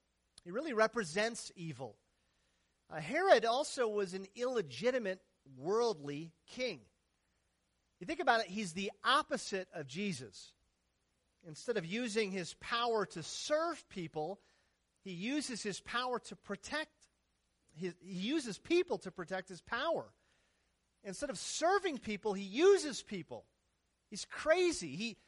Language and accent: English; Minnesota, United States; It reminds me of a game I remember playing growing up in Minnesota when the snow plows would come through our town.